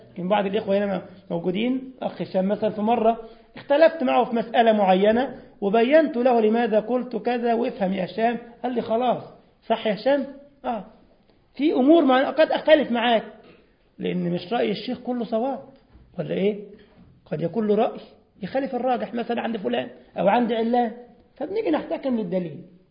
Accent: Egypt; ده مثل عندنا في مصر كده

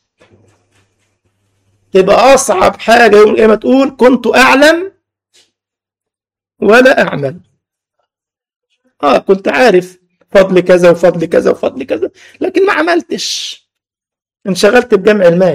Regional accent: Egypt; ده كان بنسميه زمان عندنا في مصر كولدير

